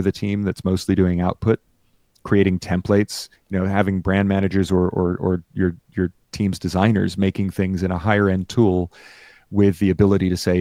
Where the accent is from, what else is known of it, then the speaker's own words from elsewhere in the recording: Fort Lauderdale, Florida, United States; the main library in Fort Lauderdale, the town I grew up in Florida, has a suite of computers